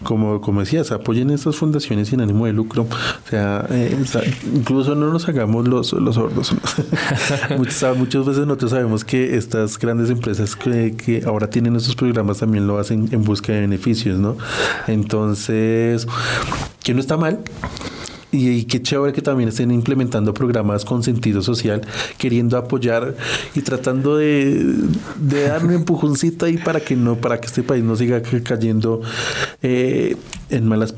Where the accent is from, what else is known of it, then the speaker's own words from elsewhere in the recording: Colombia; no solo por el Estado, sino nosotros como colombianos